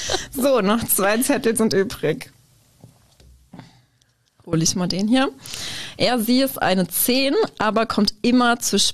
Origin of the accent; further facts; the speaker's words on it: Germany; Also ich bin ja aus Deutschland, wo Bier ja auch schon ein großes Thema ist.